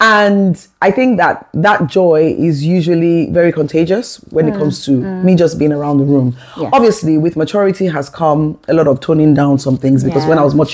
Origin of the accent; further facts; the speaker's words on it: Lagos, Nigeria; I grew up in University of Lagos with my brothers.